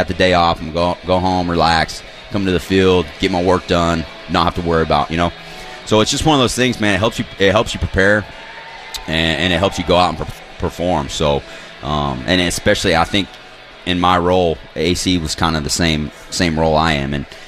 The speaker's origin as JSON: {"language": "English", "region": "Texas", "country": "United States", "tie": "born or raised there", "said": "I grew up in Texas, so got a lot of Dallas Cowboy fans"}